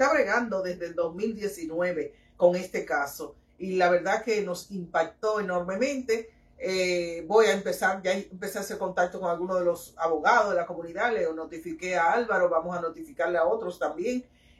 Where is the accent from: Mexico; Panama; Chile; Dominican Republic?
Dominican Republic; Y yo, como madre dominicana, yo sé que si algo son las mujeres dominicanas